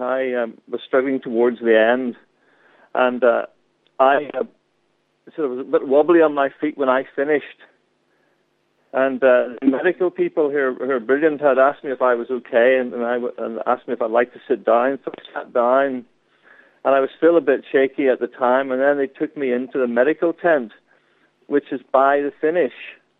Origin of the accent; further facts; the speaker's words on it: Belfast, Northern Ireland, United Kingdom; And I said, "I'm from Belfast. I know that sound. It's a bomb."